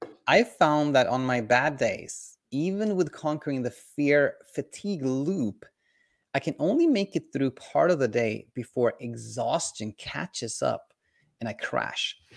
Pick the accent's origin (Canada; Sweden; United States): Sweden; When I was a kid, I grew up in Sweden